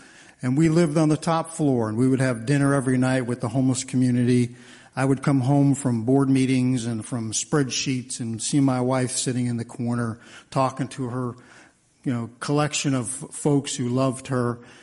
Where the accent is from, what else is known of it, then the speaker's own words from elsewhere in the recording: New York City, New York, United States; Yeah, so I'm born and raised in New York City in a place called Queensbridge, which is right where the 59th Street Bridge comes into Queens.